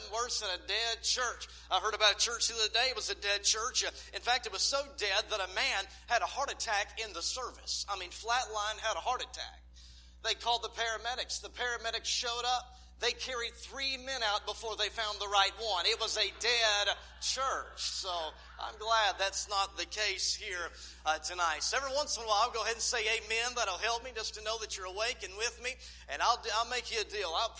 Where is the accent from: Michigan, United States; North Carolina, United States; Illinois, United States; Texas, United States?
Texas, United States; now in Rogers, United States; Well, we currently live in Rogers, Arkansas. We're center of the Gospelite Baptist Church. I was raised here in Texas.